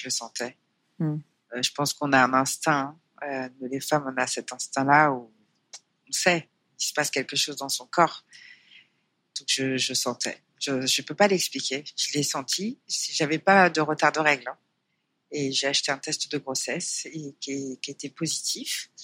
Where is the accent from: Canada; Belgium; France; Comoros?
Comoros; C'est peut-être que je suis comorienne.